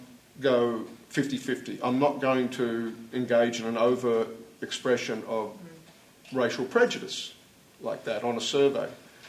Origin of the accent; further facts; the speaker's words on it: Australia; I remember, you know, I grew up in Australia